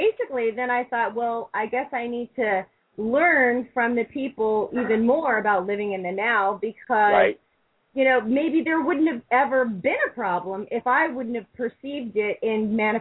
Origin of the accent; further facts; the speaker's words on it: United States; moved away as an adult; now in Jordan; I'm calling from Jordan. I'm actually an American, but I've been living in the country of Jordan for almost 4 years now.